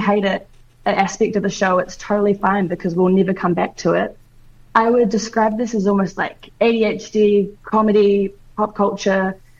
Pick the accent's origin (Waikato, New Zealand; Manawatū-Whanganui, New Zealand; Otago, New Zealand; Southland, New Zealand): Southland, New Zealand; Invercargill; now in Wellington, New Zealand; And although I'm Wellington-based, I grew up in Invercargill.